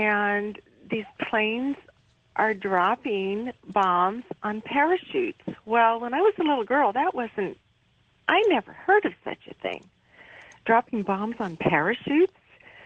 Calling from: Boise, Idaho, United States; I'm from Boise, Idaho.

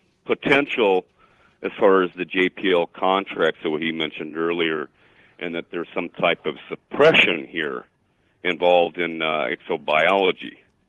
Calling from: San Diego, California, United States; I'm calling from San Diego, listening to 600 AM Kogo.

